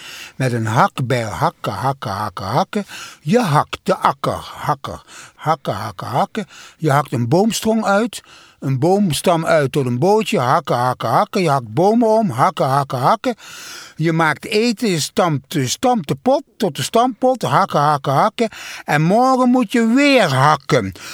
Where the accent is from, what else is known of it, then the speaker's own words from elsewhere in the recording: Maastricht, Limburg, Netherlands; Ik ben van Maastricht, hè.